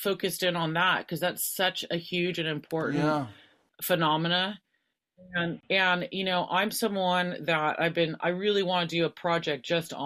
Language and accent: English; Santa Cruz, California, United States; I was raised in Santa Cruz, California